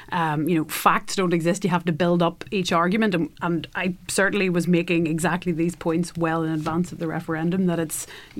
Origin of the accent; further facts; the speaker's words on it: Northern Ireland, United Kingdom; I mean, I'm Irish. I'm an Irish nationalist. So I aspire to Irish unity.